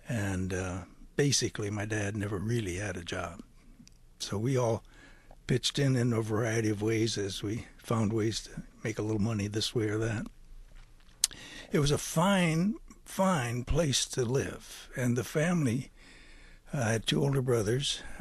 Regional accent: California, United States; also born or lived in Minnesota; it was kind of a requirement that Scandinavians be born in Minnesota, so I was born in Minnesota. But at the age of two, health problems in the family caused my dad to give up being a farmer, and we moved to Southern California.

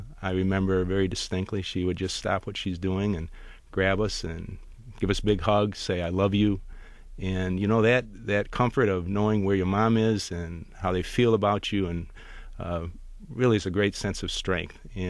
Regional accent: Detroit, Michigan, United States; I grew up in Rosedale Park, and just a beautiful community at that time and still is today. We graduated from Redford High School in Detroit

